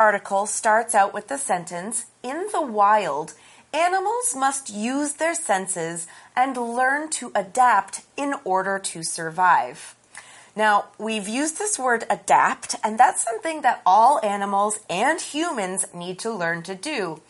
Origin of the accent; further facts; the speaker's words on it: Canada; As I'm from Canada, I have had the opportunity to see lots of wild animals in person.